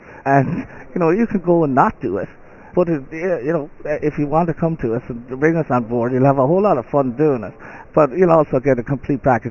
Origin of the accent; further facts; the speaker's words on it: Ireland; We can see it because we're Irish as well.